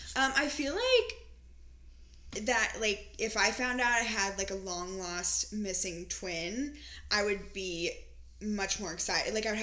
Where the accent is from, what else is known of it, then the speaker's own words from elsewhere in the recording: St. Louis, Missouri, United States; I've been in an Uber where a girl who was sober asked me, I asked where I was from, and I said St. Louis, and she's like, oh, that's in New York, right?